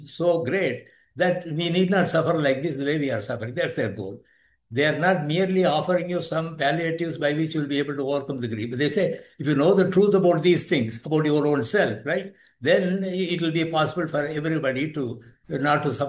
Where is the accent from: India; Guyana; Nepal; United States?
India; first language Tamil; English is a second language; This prayer is in my mother tongue, called Tamil, right? It's not in Sanskrit. It's my mother tongue.